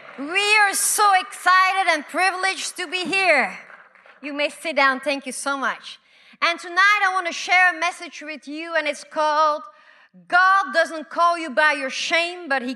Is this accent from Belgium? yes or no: yes; Belgium; now in United States; You know, I'm originally from Belgium. I was born and raised there, and we have a king and a queen.